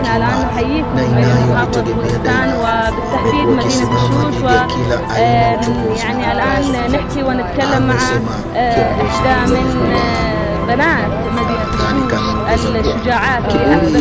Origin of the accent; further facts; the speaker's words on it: Iran; في بلدنا ايران الاسلامي العزيز